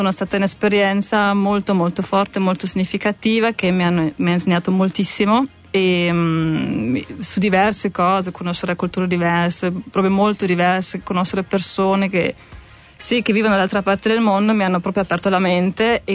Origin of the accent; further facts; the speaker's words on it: Bavaria, Germany; Italian is a second language; moved away as an adult; also born or lived in Mexico; Allora, io sono di origine tedesca, sono della Baviera, e ho sempre vissuto là, ho fatto l'università in Germania, dopo la laurea sono andata in Messico